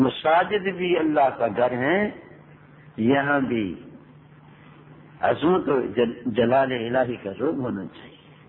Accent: Punjab, Pakistan; لیکن یہاں آ کر کے بھی ہمارے پنجابیوں کی طرح باتیں نہ کرو. میں لاہور وغیرہ جاتا ہوں یا اپنے گاؤں میں جاتا ہوں

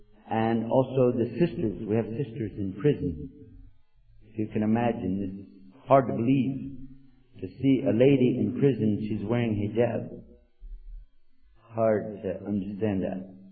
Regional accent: Texas, United States; accent: Texan; Then I'll fall back into my native language, which is Texan. And that needs translation to bring it from a good old boy, Texas language.

